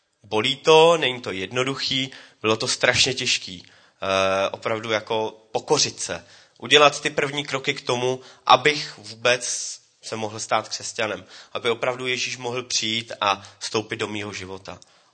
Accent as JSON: {"language": "Czech", "town": "Teplice", "region": "Ústí nad Labem Region", "country": "Czechia", "said": "já jsem z Teplic, je mi 37 let"}